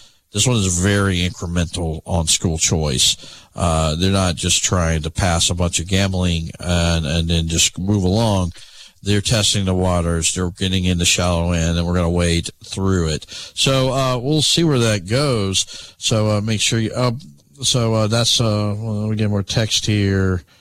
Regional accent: Pelham, Alabama, United States; But I grew up in Pelham.

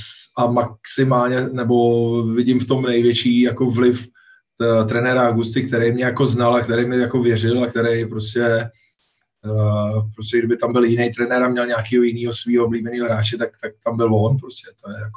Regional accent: Olomouc, Olomouc Region, Czechia; now in Prague, Czechia; tak jako odkud, no, tím, že jsme vyrůstali v Olomouci

